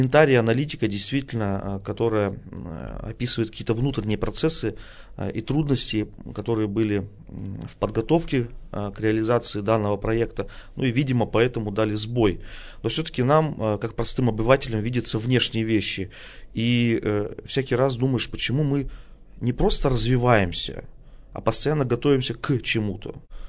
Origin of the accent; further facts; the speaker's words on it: Yekaterinburg, Sverdlovsk Oblast, Russia; born there; я родился в Екатеринбурге